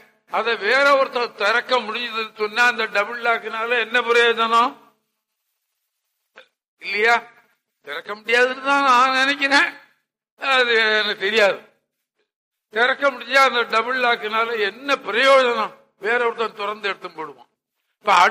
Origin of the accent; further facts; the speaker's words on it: Veerakkan, Tamil Nadu, India; நான் பிறந்த ஊர் நன்னிலத்துக்கு அருகாமையில வீராக்கன் என்று ஒரு கிராமம், அந்த ஊர்ல படித்தேன்.